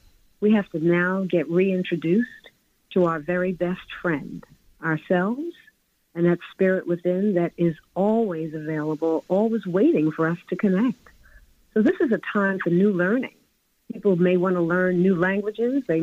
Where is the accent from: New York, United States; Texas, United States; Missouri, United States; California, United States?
New York, United States; Growing up in Harlem as I did, growing up in my father's store, my father came from St. Kitts, and gosh, he was 21 and married my mother in Harlem. She came from Trinidad.